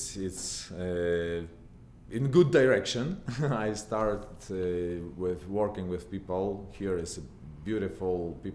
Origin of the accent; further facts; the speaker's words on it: Belarus; moved away as an adult; now in Poland; I was born in Belarus, between Poland and Russia, small country. I spent half of my life in Belarus, and I moved to the to Poland, where I finished my studies, theological studies.